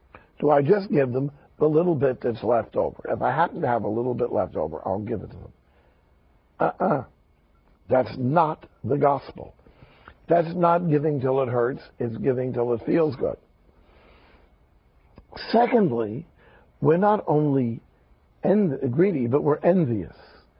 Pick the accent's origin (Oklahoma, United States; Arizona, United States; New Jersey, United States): New Jersey, United States; Jersey City; I grew up in Jersey City. When I was a kid, one of the politicians in Jersey City